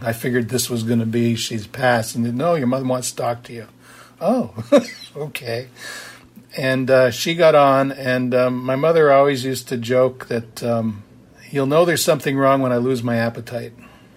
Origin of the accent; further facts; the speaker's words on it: Montreal, Quebec, Canada; now in Montpelier, United States; I think I identify more as Canadian than American.